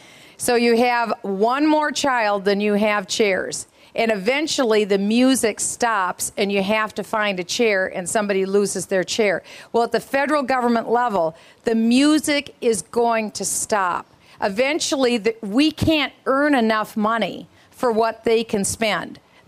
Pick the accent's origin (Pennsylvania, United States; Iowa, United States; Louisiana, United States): Iowa, United States; Waterloo; also born or lived in Cedar Falls, Iowa; I want to take that same common sense voice that I learned growing up in Waterloo and Cedar Falls, Iowa.